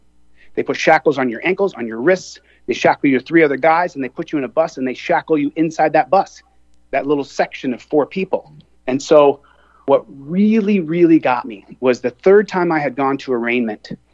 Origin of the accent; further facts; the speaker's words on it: Lynwood, California, United States; born there; also born or lived in Colombia; No, I was born in California, went to Colombia till I was almost three. And then we moved back to the States because my mom wanted to make sure I was born in the same hospital she was born in Linwood, California.